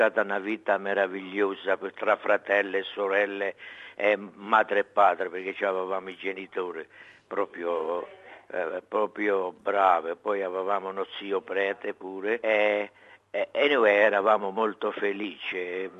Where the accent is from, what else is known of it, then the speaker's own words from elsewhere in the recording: Schiavi di Abruzzo, Abruzzo, Italy; moved away; Io vengo da Schiavi di Abruzzo, provincia di Chieti.